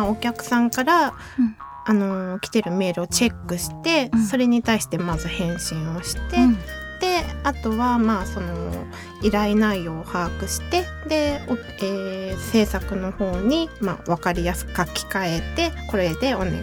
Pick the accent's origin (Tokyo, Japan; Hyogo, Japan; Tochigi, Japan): Tokyo, Japan; Ota; まあ、大田区ですね。